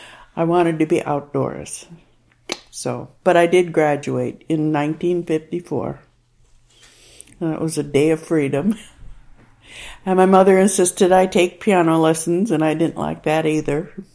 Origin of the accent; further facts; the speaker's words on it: Hopkins, Minnesota, United States; I was born in Minneapolis, Minnesota, at the Swedish Hospital on June 13th, 1936. My parents moved shortly thereafter out to Hopkins, Minnesota, and we had 10 acres, and it was considered a hobby farm.